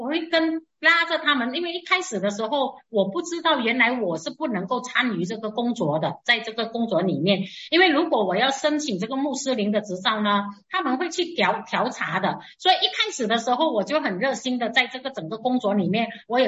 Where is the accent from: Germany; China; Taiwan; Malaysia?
Malaysia; 我说我们是马来西亚人